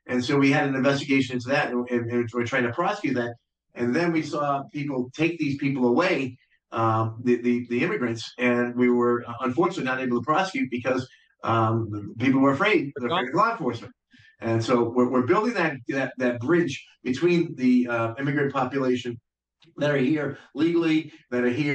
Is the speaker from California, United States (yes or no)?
no; Massachusetts, United States; I grew up in the Berkshires and I love the Berkshires.